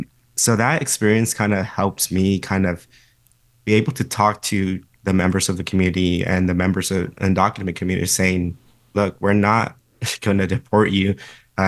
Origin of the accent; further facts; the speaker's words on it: California, United States; So it helps me understand that, you know, I came from a community, you know, I'm from the San Fernando Valley.